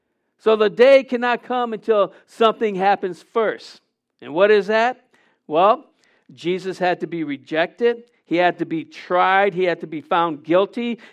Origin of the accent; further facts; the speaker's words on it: San Diego, California, United States; And because we're from San Diego, we don't see lightning like they do out there in North Carolina.